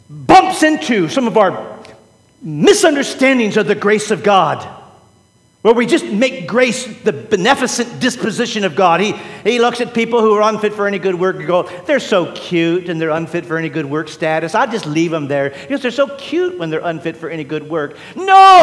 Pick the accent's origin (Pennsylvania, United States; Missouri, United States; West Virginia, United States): Missouri, United States; St. Louis; I'm from St. Louis. There's an R in there, I believe.